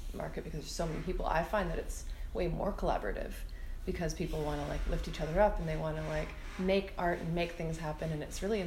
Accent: Ontario, Canada; I'm from here originally. Like, I was born in Scarborough. We moved all over Ontario a lot when I was younger. And a lot of my family's still out here.

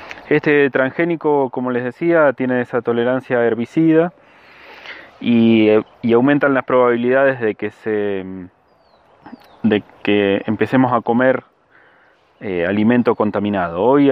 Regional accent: San Luis, Argentina; soy de San Luis

